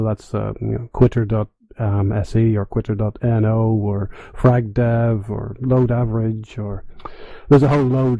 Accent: Northern Ireland, United Kingdom; now in Hungary; I've lived a long time, many years, outside Northern Ireland, so I live in Hungary at the moment.

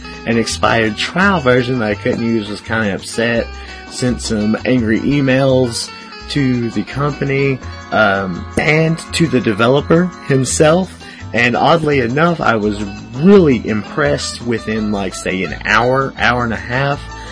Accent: Kentucky, United States; Egress? I don't know, I'm from Kentucky. I can't spell, I can't speak.

